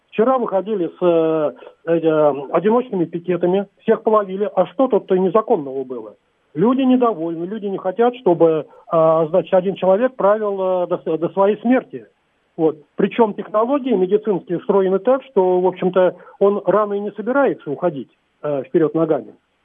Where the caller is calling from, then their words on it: Moscow, Russia; из Москвы.